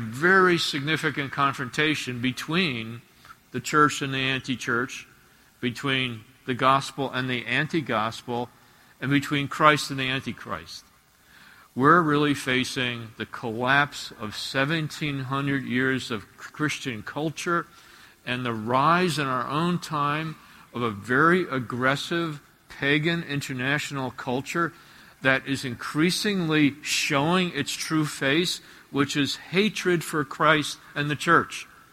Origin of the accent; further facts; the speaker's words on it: Teaneck, New Jersey, United States; I remember growing up in Teaneck, New Jersey. Lots of Jewish people, lots of Protestant people, and some of us Catholic people.